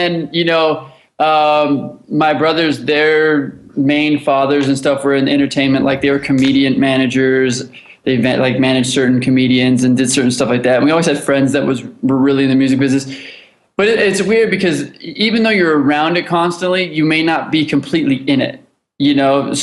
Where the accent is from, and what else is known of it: Los Angeles, California, United States; born or raised there